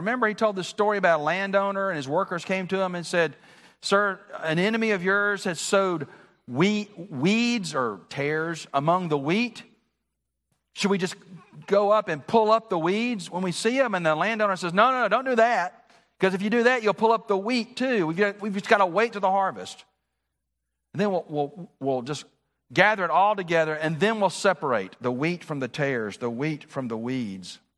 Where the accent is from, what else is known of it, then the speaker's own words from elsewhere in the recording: Birmingham, Alabama, United States; I've told this story before, but it was growing up in Birmingham.